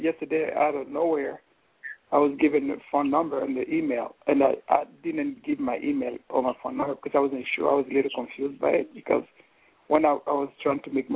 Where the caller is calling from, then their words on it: New York City, New York, United States; I'm coming from New York City.